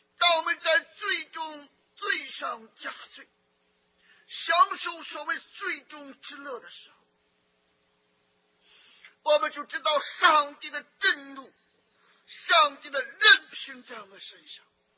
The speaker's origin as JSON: {"language": "Chinese", "country": "China", "said": "有的时候我们中国人讲，这人真邪啊，明知故犯"}